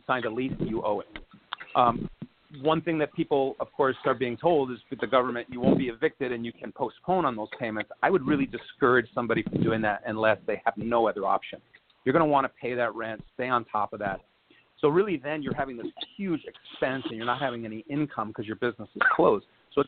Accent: Hawaii, United States; also born or lived in New York City, New York; I was born in the New York City area, but I moved to Hawaii when I was a boy. I grew up there.

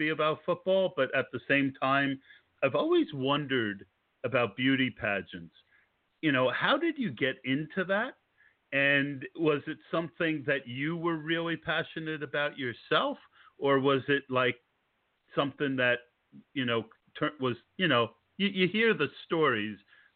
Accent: Scotch Plains, New Jersey, United States; I grew up in Scotch Plains.

